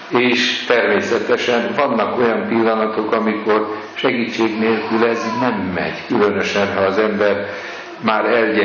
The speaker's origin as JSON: {"language": "Hungarian", "town": "Nyíregyháza", "region": "Szabolcs-Szatmár-Bereg", "country": "Hungary", "tie": "born or raised there", "lives_now": "Budapest, Hungary", "said": "amikor ide kerültem Budapestre, egészen más léptékű város volt, mint Nyíregyháza, ahol felnőttem"}